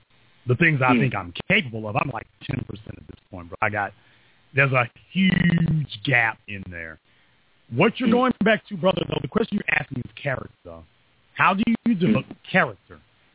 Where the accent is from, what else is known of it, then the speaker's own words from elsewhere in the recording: the South, United States; accent: southern; know how much effort and concentration that it takes me to monitor myself and make sure I don't slip into my southern accent?